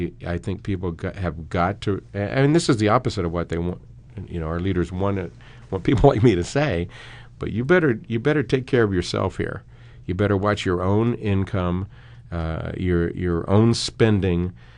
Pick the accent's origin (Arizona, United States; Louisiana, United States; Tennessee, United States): Arizona, United States; Mesa; he's coming to Mesa, my hometown.